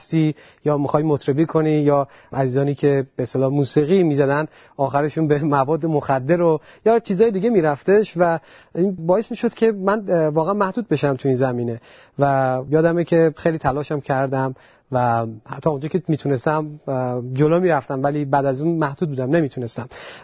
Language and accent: Persian; Iran; moved away as an adult; من در ایران به دنیا اومدم. تا 27 سالگی من در ایران زندگی کردم و تقریبا میشه گفت مهمترین قسمت از جوانیمو در ایران گذروندم